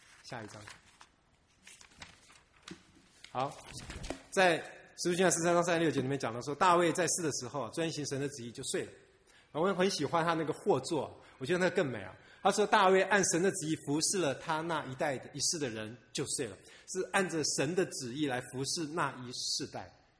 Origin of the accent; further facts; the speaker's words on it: China; 我觉得哎，我们中国人实在是明光照耀哈